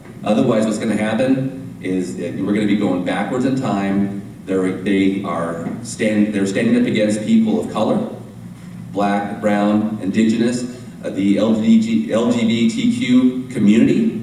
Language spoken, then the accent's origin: English; Santee, California, United States; There's hate groups in my hometown of Santee.